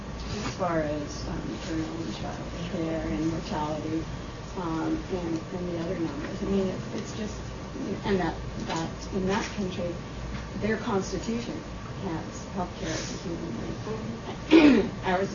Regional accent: Canada; I am Canadian. And grew up with the Canadian health system. I'm also American

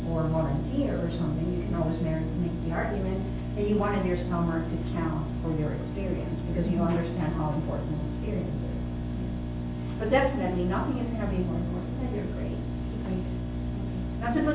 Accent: Panama; first language Spanish; English is a second language; also born or lived in Europe; I was raised in Panama, I was born in Europe, never lived in Europe in my life. I'm a native Spanish speaker.

